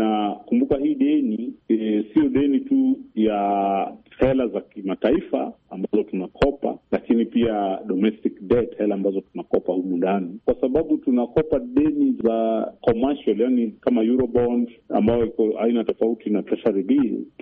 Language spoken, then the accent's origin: Swahili; Kenya; Mimi kama Mkenya wa kawaida